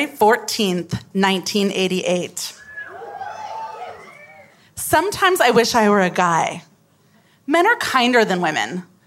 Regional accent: Ukiah, California, United States; In high school, I grew up in Ukiah, and I vacillated between being extremely horny and a very active member of the Ukiah First Presbyterian Church youth group and Bible study.

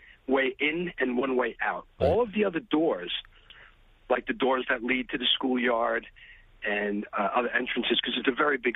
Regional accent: Staten Island, New York, United States; Well, I grew up on Staten Island. I teach on Staten Island in a public school, a middle school.

